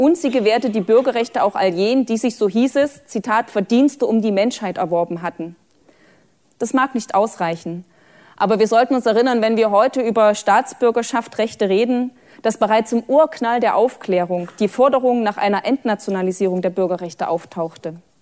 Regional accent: Dresden, Saxony, Germany; als Dresdnerin weiß ich ein bisschen, wovon ich rede

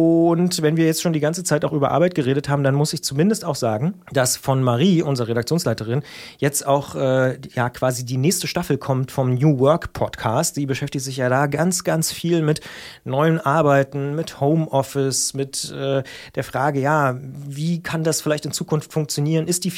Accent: Potsdam, Brandenburg, Germany; Dass du sogar in meiner alten Heimat in Potsdam hast du teilweise einen Garten

